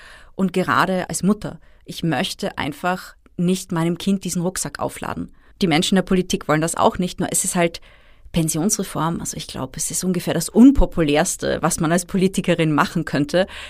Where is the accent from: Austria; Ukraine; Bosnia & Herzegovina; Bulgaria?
Austria; Und bei uns in Österreich jetzt nicht so.